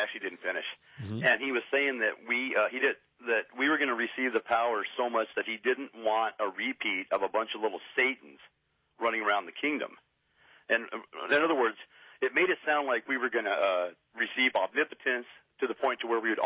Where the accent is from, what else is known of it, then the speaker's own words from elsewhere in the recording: San Diego, California, United States; I'm from San Diego.